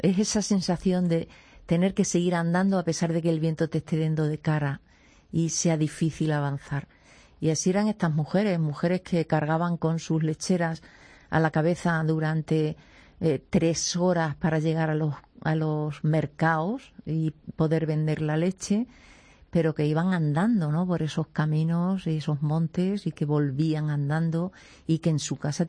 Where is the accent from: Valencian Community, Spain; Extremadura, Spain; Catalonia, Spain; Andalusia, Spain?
Extremadura, Spain; Yo que soy extremeña, me ha costado.